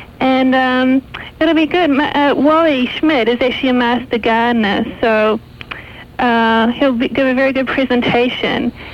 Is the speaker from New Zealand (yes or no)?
yes; New Zealand; I'm from New Zealand.